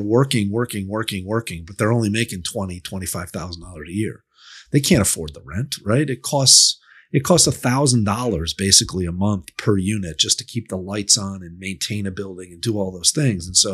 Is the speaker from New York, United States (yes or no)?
yes; Rochester, New York, United States; You know, I grew up in Rochester, New York, in Rust Belt town. That's relatively affordable place to live.